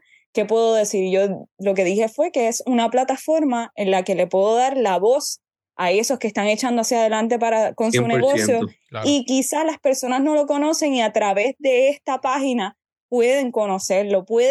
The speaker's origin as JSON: {"language": "Spanish", "country": "Puerto Rico", "said": "Soy la única puertorriqueña que se ha ganado esa beca como estudiante."}